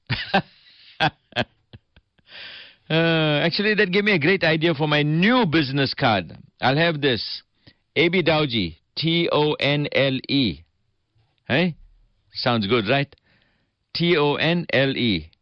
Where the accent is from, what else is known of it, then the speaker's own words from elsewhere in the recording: Ambango, KwaZulu-Natal, South Africa; Yes, I grew up there in Ambango.